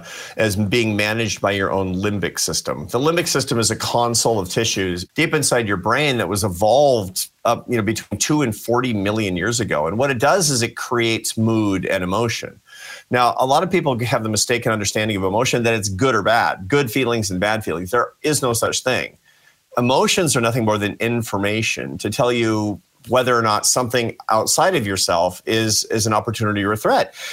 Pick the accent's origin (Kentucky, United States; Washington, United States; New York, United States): Washington, United States; Seattle; I grew up in a gloomy place. I grew up in Seattle, Washington, which is known for its gloomy weather.